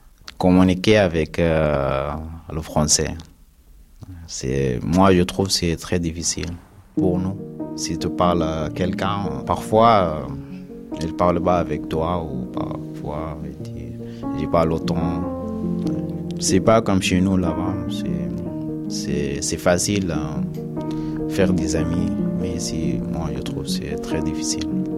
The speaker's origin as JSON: {"language": "French", "country": "Sudan", "second_language": "French", "moved": "as an adult", "lives_now": "France", "said": "je viens du Soudan, j'ai 30 ans."}